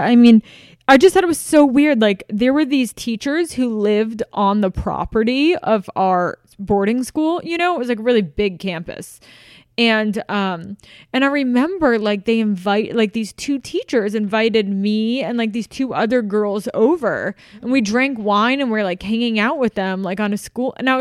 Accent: United States; We're all American.

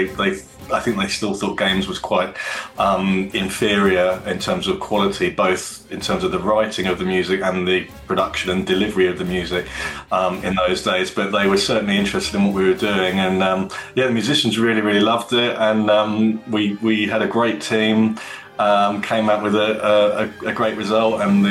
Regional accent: South East England, United Kingdom; I grew up not in London, but not far from London in the home counties.

